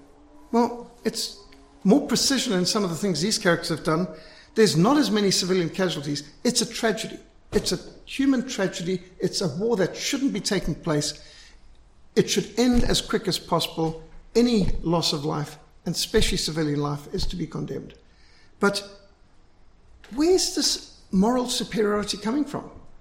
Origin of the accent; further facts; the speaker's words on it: Zimbabwe; And I know it, and I've experienced this because I was brought up in Rhodesia